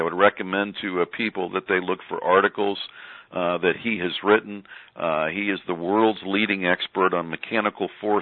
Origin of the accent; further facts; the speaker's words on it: United States; is very important that we as American massage therapists look to the rest of the world